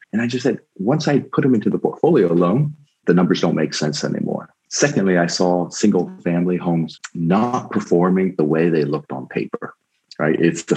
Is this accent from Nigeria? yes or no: no; United States; I'm being an American. I have one foot in America and one foot in Europe.